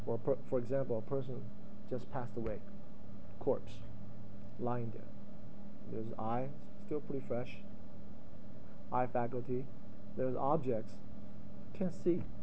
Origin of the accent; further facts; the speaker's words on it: New Jersey, United States; Me growing up in New Jersey, New York area will have a certain type of experience.